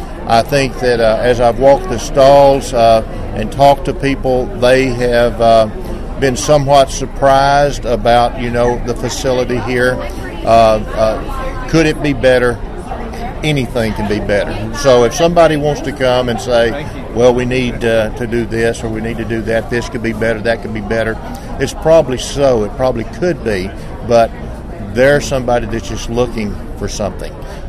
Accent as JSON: {"language": "English", "region": "the South", "country": "United States", "said": "I'm from the South, and so I understand how the weather in the South can be."}